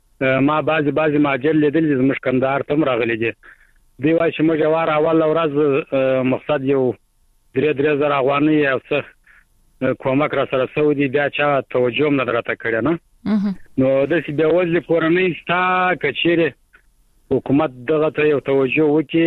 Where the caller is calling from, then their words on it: Kandahar, Afghanistan; هم د کندهار